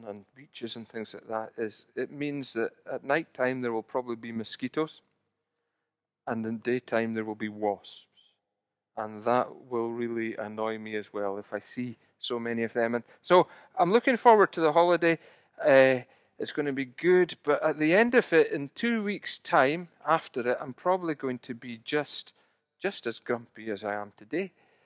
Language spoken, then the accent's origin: English; Scotland, United Kingdom; being Scottish, we don't know what that's like too much these days